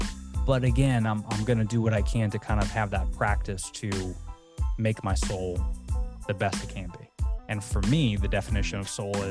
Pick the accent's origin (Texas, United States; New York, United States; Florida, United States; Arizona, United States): Florida, United States; Orlando; because I was raised in Orlando, but it was if anybody knows Orlando, it was a park called Lee Road was where I was raised.